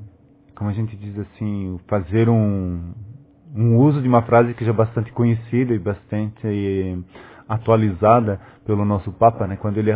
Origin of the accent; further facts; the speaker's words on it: Canoinhas, Santa Catarina, Brazil; Não, sou natural de Canoinhas. Perto de Mafra, Rio Negrinho.